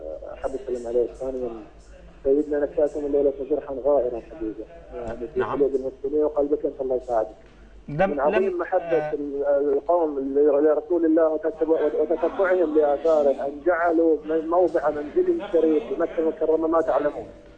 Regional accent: Sudan; now in Saudi Arabia; أنا سوداني مقيم في المملكة

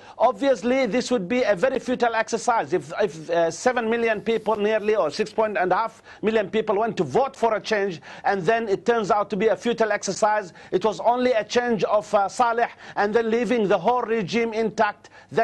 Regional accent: South Yemen, Yemen; I'm from the South, you know, if these people wanted really to fraction and to divide Yemen, why don't they allow us in the South to divide?

